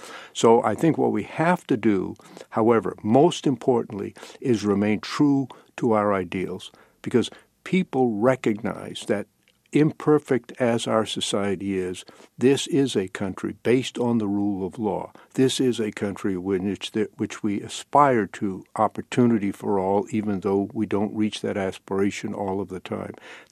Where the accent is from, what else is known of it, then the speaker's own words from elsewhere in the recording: Maine, United States; I was born and raised in Maine. I've been so fortunate. My parents had no education. We grew up in very difficult circumstances